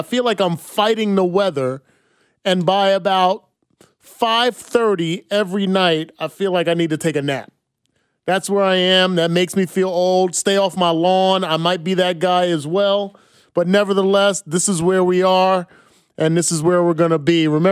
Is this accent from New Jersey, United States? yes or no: yes; New Jersey, United States; I used to be, going to the University of Iowa, growing up in New Jersey